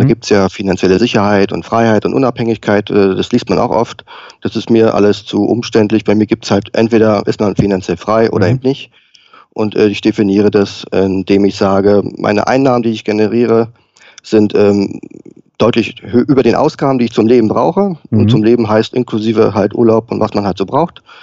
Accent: Berlin, Germany; now in Valley, Germany; Ich komme ja ursprünglich aus Berlin.

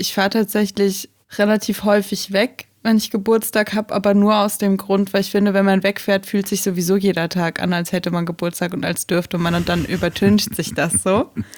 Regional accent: North Rhine-Westphalia, Germany; Ich bin ja auf dem Dorf groß geworden, am Niederrhein.

